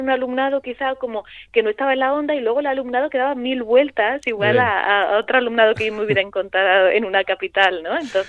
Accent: Granada, Andalusia, Spain; yo vengo de Granada y conozco mucho, mucho la provincia, toda la provincia y en concreto, por ejemplo, todos los pueblos de Granada, todos, hasta el más pequeñito.

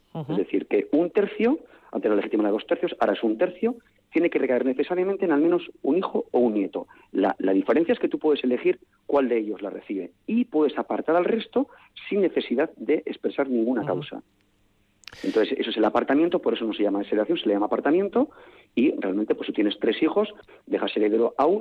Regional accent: Basque Country, Spain; los que más libertad ahora mismo podemos decir que tenemos somos los vascos

